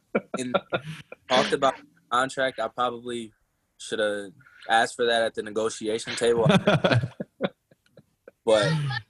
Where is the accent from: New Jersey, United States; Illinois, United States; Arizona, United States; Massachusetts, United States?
Illinois, United States; Evanston; I'm from Chicago's bordering suburb. Like, I literally live on the border. My street is like the border of Chicago and a suburb called Evanston. I live on the Evanston side of the border.